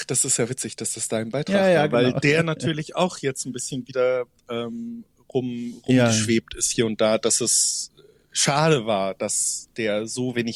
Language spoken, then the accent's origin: German; Zug, Switzerland; Auch in meiner Heimatstadt, in Zug ist das in der Schweiz